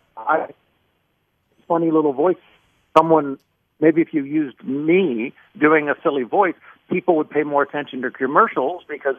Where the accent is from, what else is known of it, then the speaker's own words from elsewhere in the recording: Kansas City, Missouri, United States; But I grew up in Kansas City